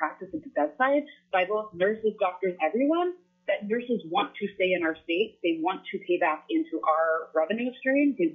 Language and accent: English; East Coast, United States; I'm originally from the East Coast, went to school in Pennsylvania